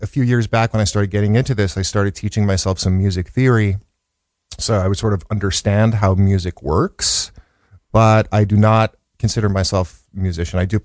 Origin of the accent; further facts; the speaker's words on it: Chicago, Illinois, United States; born there; I'm 52 years old. And I was born in the South Side of Chicago in 1965. My dad was a law professor, and my mom was a nurse.